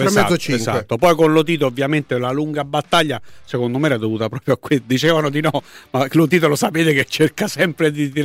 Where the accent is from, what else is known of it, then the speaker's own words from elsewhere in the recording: Abruzzo, Italy; Io ci sono nato e sono abruzzese, tu no.